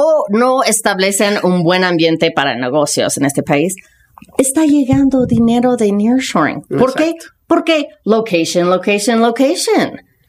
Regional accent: Mexico; also born or lived in Spain; Y sí lo logré con todo mi acento. Soy mex

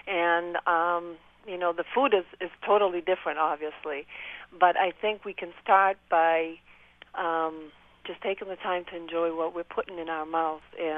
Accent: Florence, Tuscany, Italy; now in Cape Cod, United States; I am from Tuscany, Florence, so I've been here 13 years

